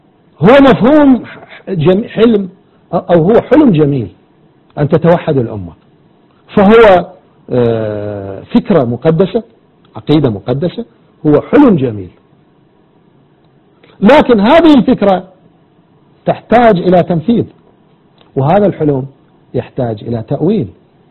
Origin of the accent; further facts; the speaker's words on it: Iraq; وأنا كعراقي